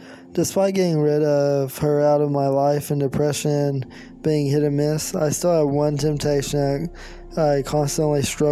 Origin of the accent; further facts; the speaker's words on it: Oklahoma, United States; I'm a college student in Oklahoma and I'm from Oklahoma.